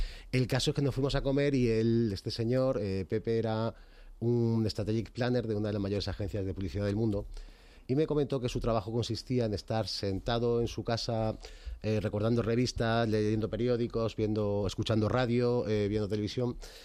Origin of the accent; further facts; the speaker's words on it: Granada, Andalusia, Spain; now in Madrid, Spain; Yo no soy de aquí, de Madrid, yo soy de Granada, y decidí estudiar publicidad aquí en la Complutense.